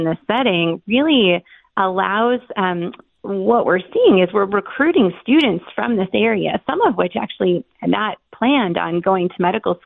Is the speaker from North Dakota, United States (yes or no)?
yes; North Dakota, United States; So, I'm from North Dakota, and my great-great-grandfather founded a small town in North Dakota where my parents were raised, and many of my family still live.